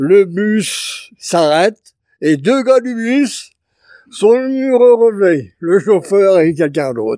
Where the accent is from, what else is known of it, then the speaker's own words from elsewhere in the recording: Brittany, France; Moi, en tant que breton, ça me change un petit peu. On n'a pas de neige en Bretagne.